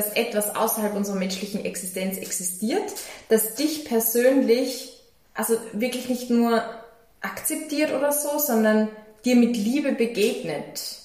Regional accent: Upper Austria, Austria; ich komme aus Oberösterreich, finde ich irgendwie in Linz vielleicht schon auch mehr, aber dann im Mühlviertel, das ist nicht präsent.

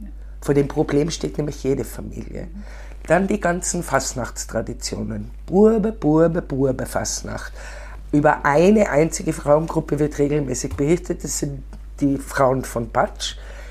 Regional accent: Innsbruck, Tyrol, Austria; Ich fühle mich sehr als Innsbruckerin

